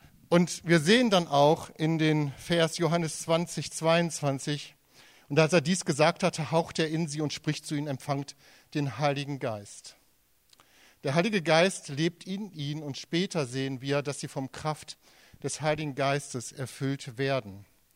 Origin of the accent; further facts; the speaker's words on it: Germany; weil wir zu deutsch sind. Ich auch, bin auch Deutscher.